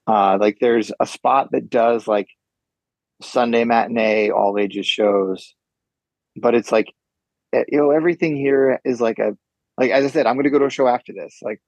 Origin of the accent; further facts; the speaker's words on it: New Jersey, United States; But I mean, like so I grew up in New Jersey. So I grew up in North Jersey. So I was pretty close to New York.